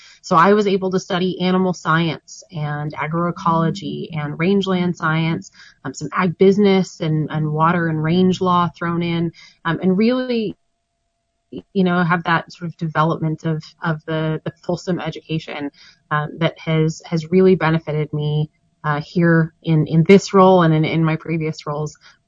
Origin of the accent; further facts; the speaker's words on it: Wyoming, United States; So I'm from Wyoming, a state where animals vastly outnumber people. So growing up in Wyoming, was really fortunate to grow up in the midst of a massive agricultural community.